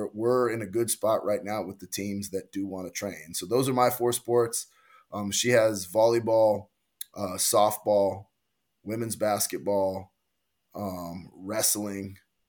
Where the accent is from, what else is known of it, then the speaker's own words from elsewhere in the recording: California, United States; also born or lived in Texas; I'm from California, initially. And, yes, I have been in Texas. I coached at Texas Tech and I coached at Texas State